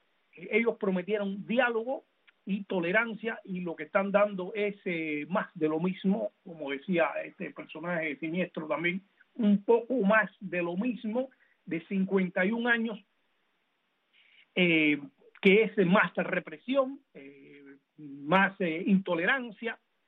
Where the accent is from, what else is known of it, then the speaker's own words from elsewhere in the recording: Cuba; moved away; cuando yo salí de Cuba